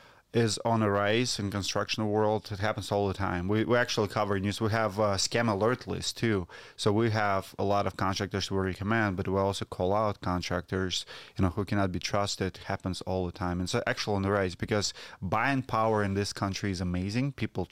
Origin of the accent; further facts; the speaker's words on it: Siberia, Russia; I'm from Siberia, the coldest place on earth.